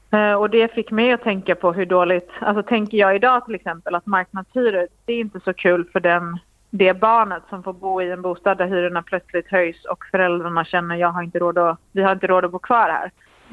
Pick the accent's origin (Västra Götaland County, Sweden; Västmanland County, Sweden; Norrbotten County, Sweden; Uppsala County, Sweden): Västra Götaland County, Sweden; accent: Gothenburg dialect; Jag pratar nog mer göteborgska än Jonas.